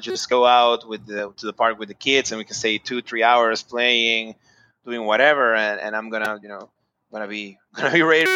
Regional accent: Panama City, Panamá, Panama; Born and raised in Panama City. I'm 36 years old.

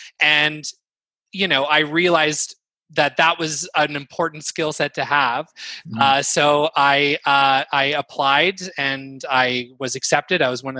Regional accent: Ottawa, Ontario, Canada; I grew up in Ottawa, so I went to Canterbury High School for the performing arts.

